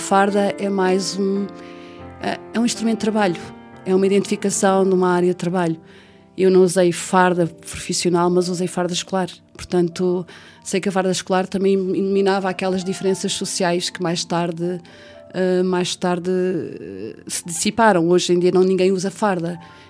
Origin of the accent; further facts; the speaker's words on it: Portugal; moved away; Sou portuguesa, tenho 60 anos, vivi cerca de 30 anos fora de Portugal e voltei definitivamente há 7 anos a Portugal.